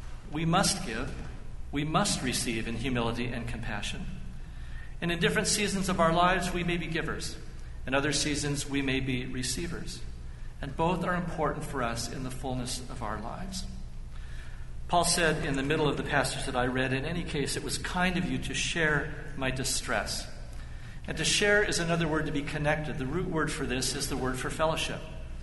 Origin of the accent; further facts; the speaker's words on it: California, United States; In my home state, California, in the northern areas, there are the great redwood forests.